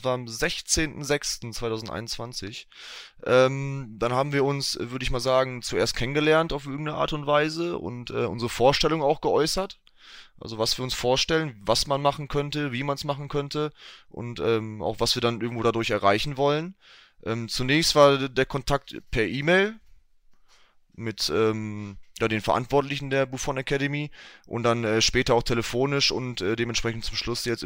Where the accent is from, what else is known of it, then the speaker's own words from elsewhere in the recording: Ennigerloh, North Rhine-Westphalia, Germany; Das ist mein Heimatort, hier spiele ich auch Fußball beim SuS Ennigerloh.